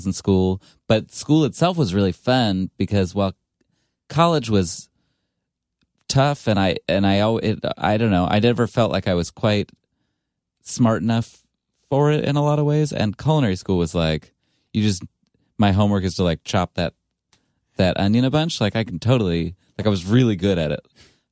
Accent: Ithaca, New York, United States; I'm from Ithaca

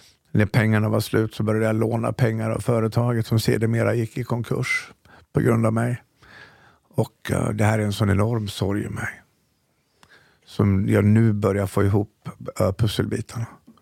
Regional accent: Dalarna County, Sweden; Så att gå från liksom fina hemmet hemma i Dalarna till att bo i skogen utanför Stockholm, det var ett hårt fall.

